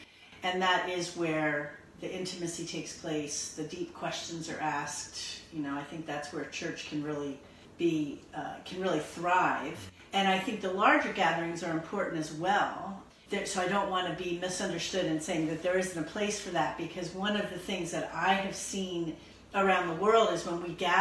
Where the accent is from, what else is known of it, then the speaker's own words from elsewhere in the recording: Absecon, New Jersey, United States; I grew up in Absecon in the South Jersey area